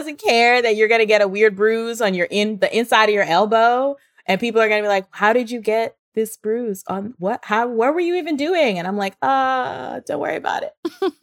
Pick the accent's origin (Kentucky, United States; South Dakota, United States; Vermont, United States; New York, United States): New York, United States; Brooklyn; As my tagline suggests, I was born and raised in Brooklyn.